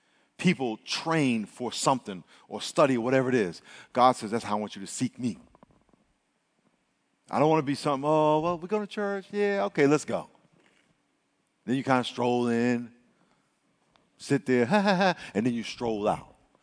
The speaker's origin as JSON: {"language": "English", "region": "New York", "country": "United States", "said": "If they're from New York, we end up talking, yo, man, we're from New York."}